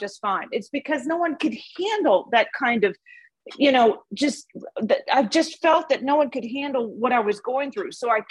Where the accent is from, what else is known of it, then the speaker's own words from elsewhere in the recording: New Orleans, Louisiana, United States; I, growing up in New Orleans, I was baptized Catholic.